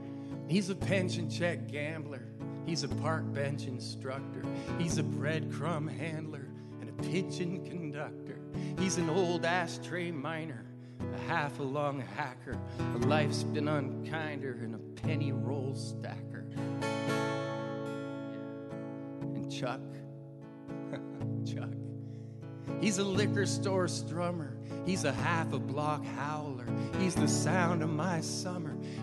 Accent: Toronto, Ontario, Canada; I'm the interloping Canadian, and I'm from Ontario, from Toronto

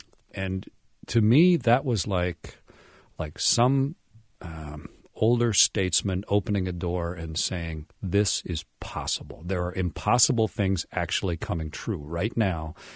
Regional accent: Canada; So, I'm a little kid, and I'm from Canada. Canada had no astronaut program.

